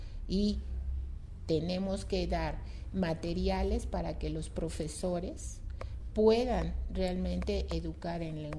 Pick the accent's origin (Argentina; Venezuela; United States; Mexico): Mexico; revalorémonos como mexicanos, que tenemos una riqueza en esta diversidad lingüística